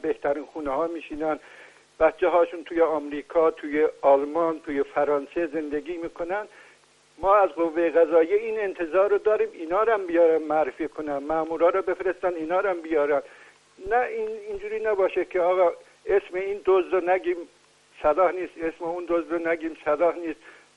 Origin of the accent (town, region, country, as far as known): Iran